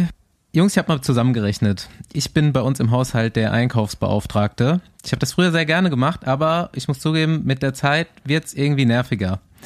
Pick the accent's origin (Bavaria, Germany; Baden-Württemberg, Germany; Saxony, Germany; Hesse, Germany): Bavaria, Germany; Also als Unterfranke wirst du halt auch in Bayern gemobbt.